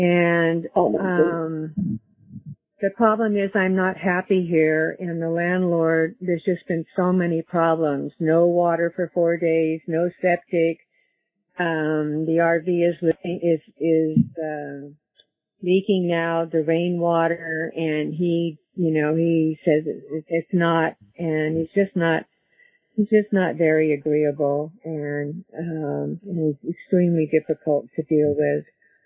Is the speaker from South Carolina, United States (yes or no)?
no; California, United States; I'm from California.